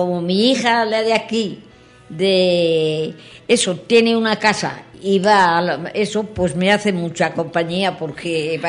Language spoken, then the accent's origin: Spanish; Taragudo, Castilla-La Mancha, Spain; also born or lived in Valdearenas; yo soy de Valdearenas, nací en Valdearenas. Y luego pues me casé en Valdearenas. Pero me crié un taragudo con mis padres porque vivieron primero en Valdearenas y luego se fueron a vivir a Taragudo.